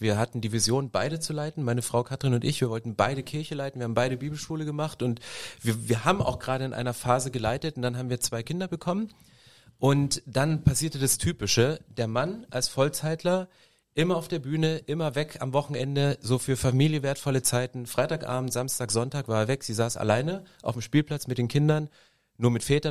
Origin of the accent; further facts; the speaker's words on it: Herrnhut, Saxony, Germany; ich bin in Ostdeutschland groß geworden, damals wirklich noch Ostdeutschland in der ehemaligen DDR in Herrnhut